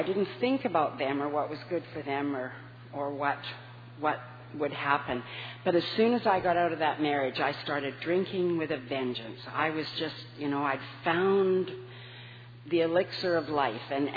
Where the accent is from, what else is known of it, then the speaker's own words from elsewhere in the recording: Winnipeg, Manitoba, Canada; I grew up in Winnipeg, Manitoba, in a fairly dysfunctional alcoholic home.